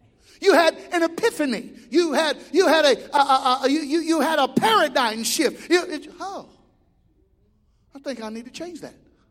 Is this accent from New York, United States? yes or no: no; Alabama, United States; Listen, I was raised in Alabama.